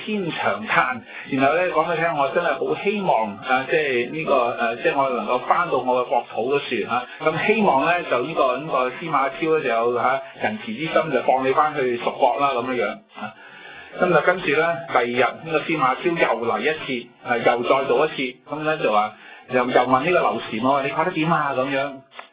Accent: China; 我們中國人有句說話叫樂不思蜀

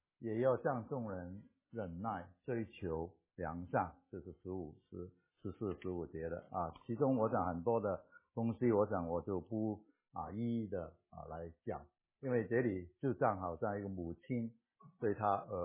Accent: Hong Kong; 我们香港人讲过是啊刀肉啊

